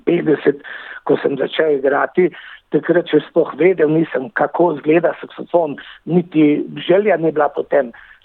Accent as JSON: {"language": "Slovenian", "town": "Dravograd", "region": "Carinthia", "country": "Slovenia", "also_born_or_lived": "Paris, France / Austria", "moved": "yes", "said": "Prihajam iz Koroške, točno jo lahko rečem iz Dravograda."}